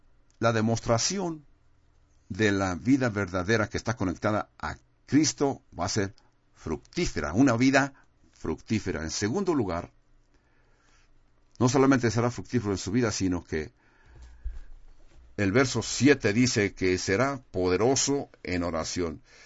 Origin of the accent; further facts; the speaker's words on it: Huntington Beach, California, United States; cuando crecí en California, en Huntington Beach, California.